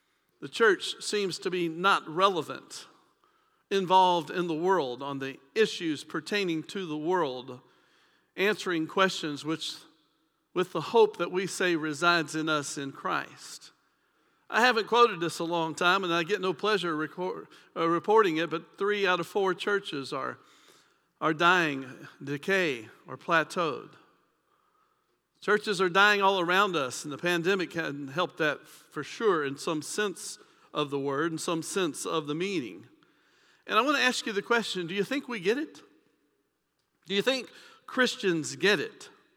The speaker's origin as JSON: {"language": "English", "town": "Brandenburg", "region": "Kentucky", "country": "United States", "tie": "born or raised there", "said": "I know that just recently happened from my hometown, Brandenburg, Kentucky, and the whole town was shocked because it doesn't have murders, those kinds of things."}